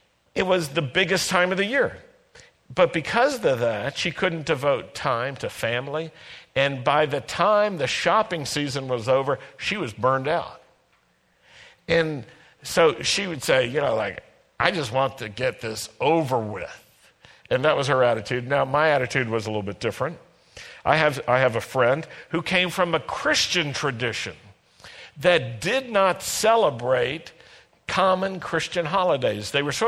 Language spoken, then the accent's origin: English; American South, United States; my experiences as a Jewish boy and Jewish man growing up in the American South